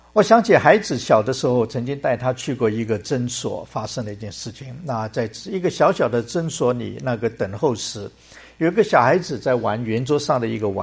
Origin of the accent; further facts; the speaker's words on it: Hong Kong; 因为我在香港长大的，所以就比较经常听见过新年的话一定要穿新的衣服